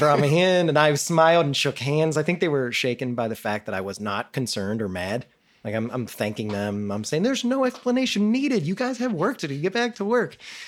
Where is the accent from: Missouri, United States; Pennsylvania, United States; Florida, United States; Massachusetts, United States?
Pennsylvania, United States; now in Chicago, United States; I grew up in a small river town outside of Pittsburgh. It's always been my hometown, but Chicago is definitely my city.